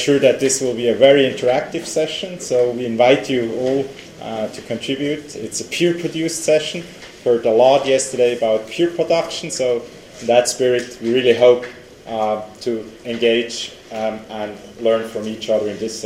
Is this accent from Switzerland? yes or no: yes; Switzerland; Switzerland. And actually, as you can read there, that's where I'm coming from. You can hear that from my accent, but also take it from my haircut, right, that I'm European.